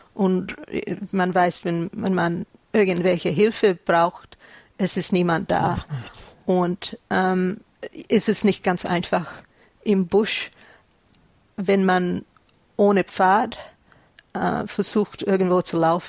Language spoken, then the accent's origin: German; Queensland, Australia; German is a second language; ich komme aus Queensland. Es ist im Norden, Nordosten von Australien.